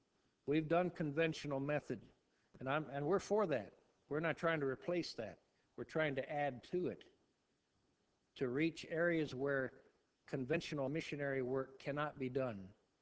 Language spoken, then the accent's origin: English; Midwest, United States; realize they speak different in New England than this Midwesterner does, but I hope you can understand my accent.